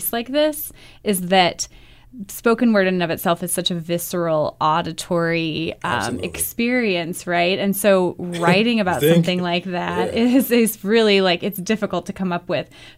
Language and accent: English; St. Louis, Missouri, United States; now in Baltimore, United States; Originally, I'm from St. Louis, but okay. I've kind of moved all over the place in the East Coast.